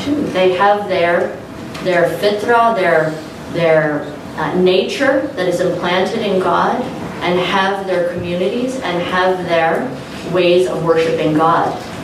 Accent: Canada; also born or lived in United States; But I'm an Americanized Canadian. So I'm Canadian, I lived in America for over 20 years, went back to Canada.

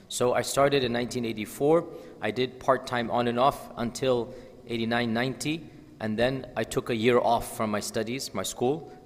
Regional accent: Houston, Texas, United States; So I grew up in Houston, went to University of Houston.

